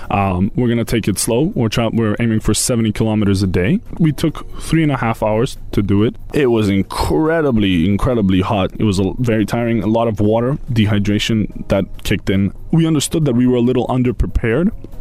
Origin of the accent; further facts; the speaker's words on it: North Macedonia; now in Dubai, United Arab Emirates; I'm 17 years old. I'm from Macedonia.